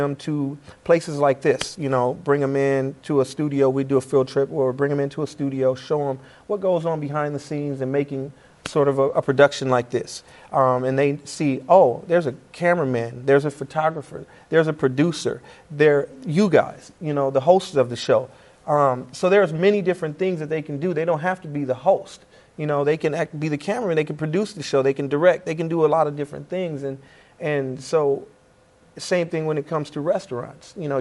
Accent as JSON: {"language": "English", "town": "Los Angeles", "region": "California", "country": "United States", "said": "I'm from Los Angeles, but I wanted to give back to the city that gave me the opportunity"}